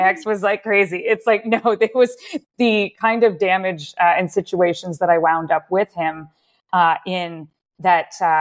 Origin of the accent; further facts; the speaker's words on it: Waterloo, Ontario, Canada; I grew up in Waterloo. That's about an hour or so outside of Toronto, in Canada. And I grew up with two parents that were incredibly hardworking. My mom is from Lebanon, and she came over at a young age. And my dad was born in Canada.